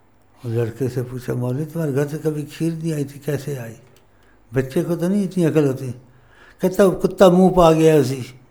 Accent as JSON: {"language": "Urdu", "region": "Punjab", "country": "Pakistan", "first_language": "Punjabi", "second_language": "Urdu", "said": "میں پنجابی ہوں، اب اردو بولتا ہوں تو پنجابی کے لفظ گھس جاتا ہے بیچ میں"}